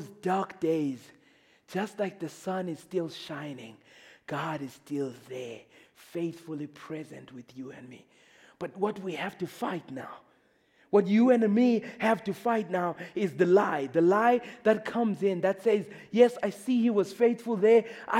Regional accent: Zimbabwe; I remember as an African kid, like growing up in Zimbabwe, I used to get out when the African sun would be out and I would sit outside there and bask in the sun

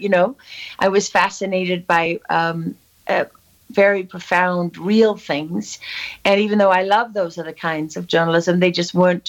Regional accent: South Africa; I had a higher threshold than a lot of people because I was born and raised in Africa, and it's, you know, in South Africa.

